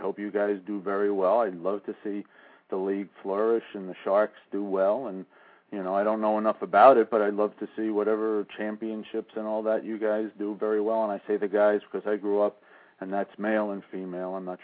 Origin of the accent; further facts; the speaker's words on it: Westchester, New York, United States; now in Long Island, United States; You know, I grew up in Westchester. I didn't know anything about lacrosse until I moved to Long Island.